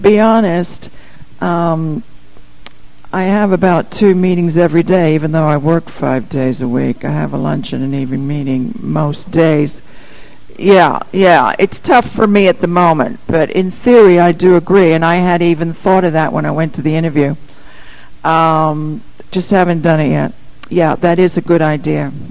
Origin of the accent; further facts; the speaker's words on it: London, United Kingdom; I mean, in London, for instance, now there's a big thing going on, that's my hometown